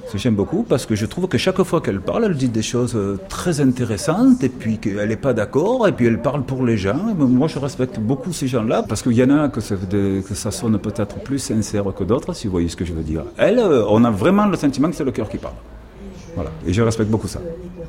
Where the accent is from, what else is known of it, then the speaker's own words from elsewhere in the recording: Provence-Alpes-Côte d'Azur, France; Moi, j'ai grandi au Parc Aliste.